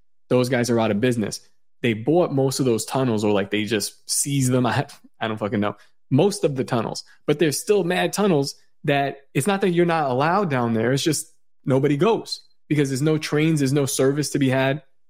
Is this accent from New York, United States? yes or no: yes; New York City, New York, United States; But, no, I was from New York City, and I worked for the MTA.